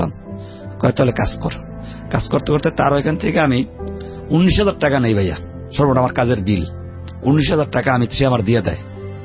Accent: Barisal, Barisal Division, Bangladesh; আমার বাড়ি বরিশাল

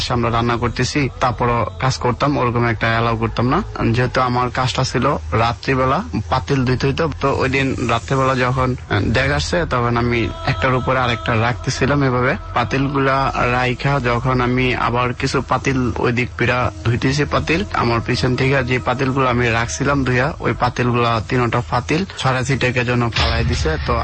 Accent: Chandpur, Chittagong Division, Bangladesh; now in Dhaka, Bangladesh; আমার দেশের বাড়ি চাঁদপুর।

